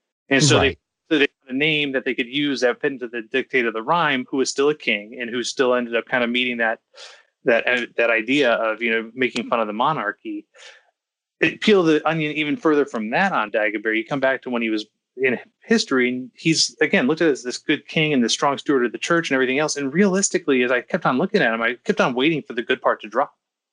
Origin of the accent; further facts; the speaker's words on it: United States; I'm an American.